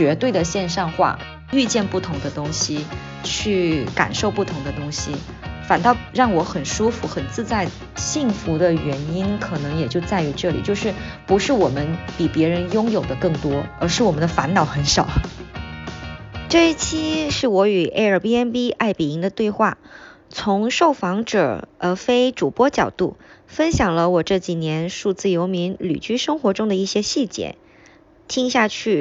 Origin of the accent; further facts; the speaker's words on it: Wenchang, Hainan, China; 对，就其实我从小是在这边长大的，包括我的中学时代也都是在文昌。